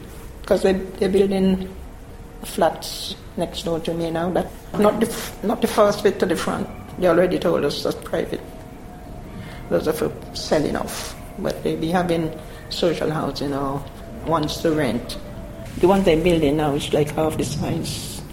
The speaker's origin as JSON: {"language": "English", "country": "St. Vincent & Grenadines", "tie": "born or raised there", "also_born_or_lived": "London", "said": "I grew up in the Caribbean, St. Vincent. That's where my mom and dad from."}